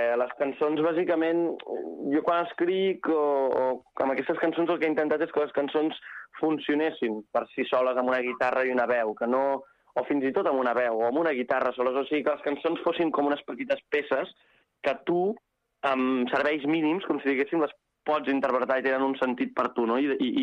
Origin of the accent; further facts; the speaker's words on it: Igualada, Catalonia, Spain; jo sóc d'Igualada